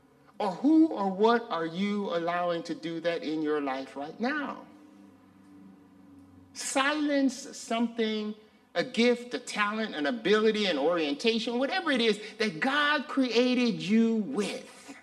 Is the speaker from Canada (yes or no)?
no; Jamaica; I'm from Jamaica, and I got beat and rhythm in my bones